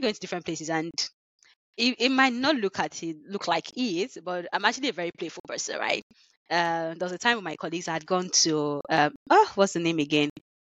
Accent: Ekiti, Nigeria; Even in my home growing up, it might be funny, but because we are from Ekiti, we don't eat jollof rice on Christmas morning.

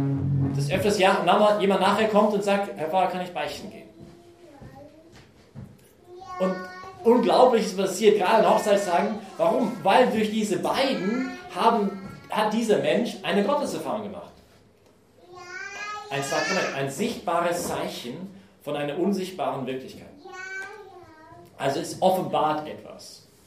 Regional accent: British Columbia, Canada; German is a second language; now in Austria; ich liebe Berge, ich komme aus British Columbia in Kanada, unser Hausberg ist 4000 Meter

